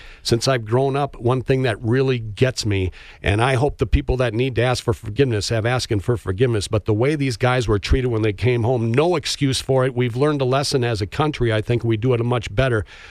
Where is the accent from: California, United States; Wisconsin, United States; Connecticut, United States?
Wisconsin, United States; Appleton; I grew up in Appleton and the home of Lawrence University. I remember as a little boy seeing protests when we would have to go downtown.